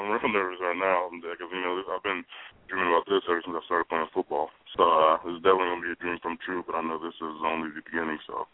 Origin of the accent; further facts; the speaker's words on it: South Carolina, United States; born there; I'm going back where my family's from. You know, I was born in South Carolina, too, and all my family's there.